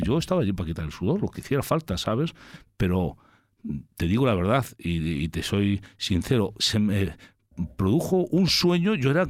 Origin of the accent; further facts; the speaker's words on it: Ponferrada, Castile and León, Spain; moved away; yo me fui desde Ponferrada, en mi pueblo, hacia Madrid.